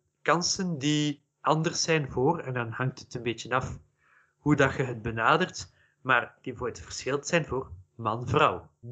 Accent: Flanders, Belgium; maar wij identificeren ons allemaal als Vlaming.

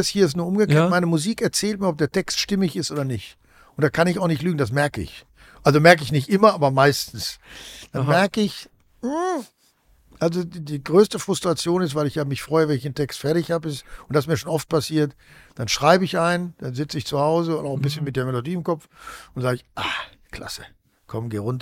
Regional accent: Bochum, North Rhine-Westphalia, Germany; weil ich in Bochum, wo ich herkomme, gibt es ein ganz gutes Symphonieorchester

